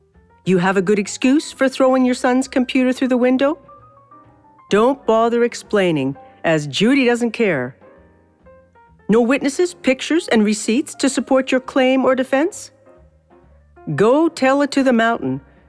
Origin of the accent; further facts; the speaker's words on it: Canada; I'm sorry. I'm Canadian.